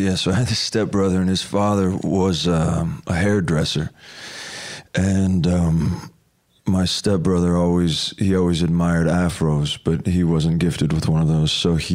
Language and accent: English; Anaheim, California, United States; also born or lived in Los Angeles; Anaheim, California. Yeah, very close to here.